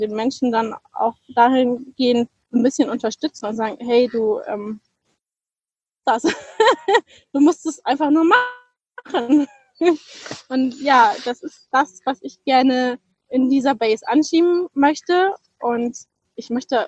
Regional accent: Northern Germany, Germany

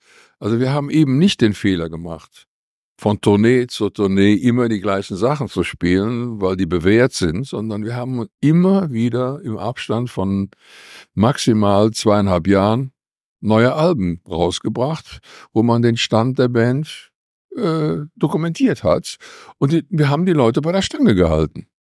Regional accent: Cologne, North Rhine-Westphalia, Germany; accent: Kölsch; first language Kölsch; Jetzt bin ich aber nur mal aus Köln, also singe ich Kölsch. Das ist meine Muttersprache. Also ich in meinem Elternhaus wurde nur Kölsch gesprochen.

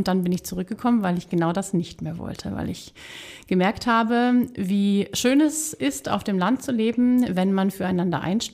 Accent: Volkmarsen, Hesse, Germany; Ich komme aus Volkmarsen und wohne in dem Ortsteil Hörle.

